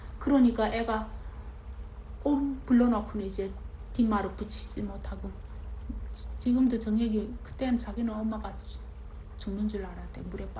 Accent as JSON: {"language": "Korean", "country": "North Korea", "lives_now": "South Korea", "said": "북한이 맨 산이지 않아요? 그래서 어떻게 이게 딱 우리 고향에 온 것 같은"}